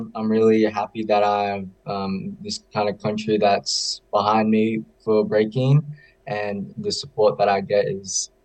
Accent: Philippines; born there; I'm glad that I was born from the Philippines. And yeah, I really cherish that.

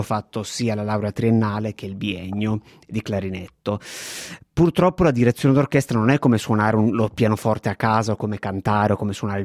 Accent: Turin, Piedmont, Italy; Io sono originario di Torino, andavo molto, molto giovane a vedere le opere

